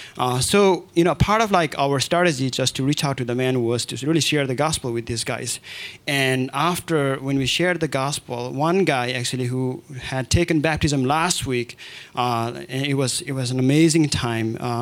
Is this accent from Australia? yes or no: no; Darjeeling, West Bengal, India; English is a second language; and I'm from Darjeeling, northern part of India.